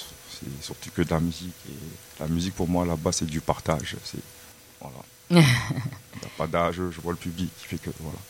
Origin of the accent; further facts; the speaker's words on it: Senegal; Je viens du Sénégal.